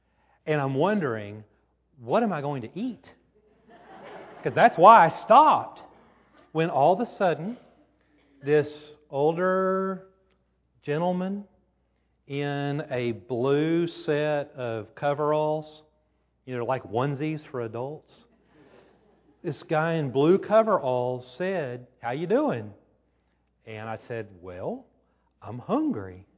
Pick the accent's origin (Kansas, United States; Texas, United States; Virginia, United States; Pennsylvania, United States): Texas, United States; Houston; Where are you from? Houston, Texas.